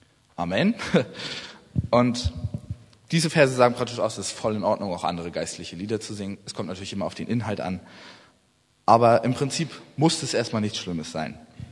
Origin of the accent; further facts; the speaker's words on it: Güstrow, Mecklenburg-Vorpommern, Germany; Ich habe letztes Jahr bei uns in Güstrow, das ist 30 Kilometer, da komme ich ursprünglich her